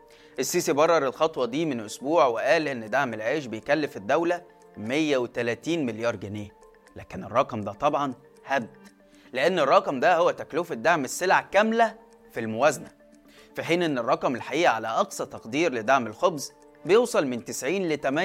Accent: Egypt; صعبة ومحتاجة مطاحن مش متوفرة عندنا في مصر

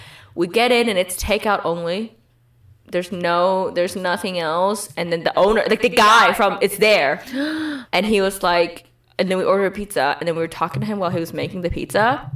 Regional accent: Texas, United States; And then we're like, oh yeah, we're from Texas.

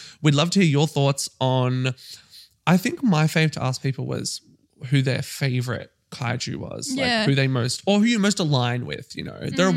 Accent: Australia; I feel like we're Australian, so we should have some sort of like.

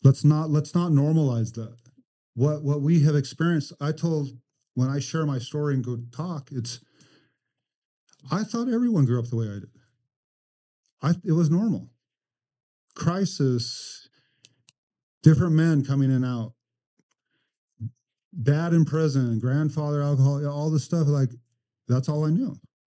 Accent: Klamath Falls, Oregon, United States; And I grew up in Klamath Falls, which is in Southern Oregon.

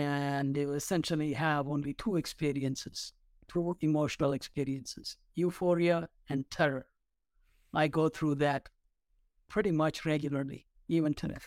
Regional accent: South India, India; moved away as an adult; I came here as a student pursuing a master's degree in accounting. I'm originally from South India.

